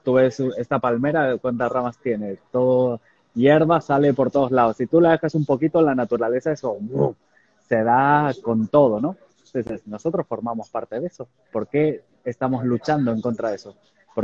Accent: Argentina; born there; Yo nací en Argentina

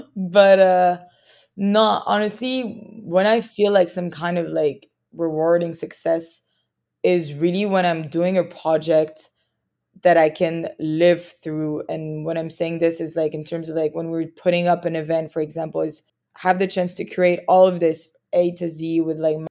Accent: Paris, Île-de-France, France; also born or lived in London, United Kingdom / Spain; now in Los Angeles, United States; growing up in Paris, then to London, then I forgot to mention, but I spent a few months like from study abroad, like in Australia.

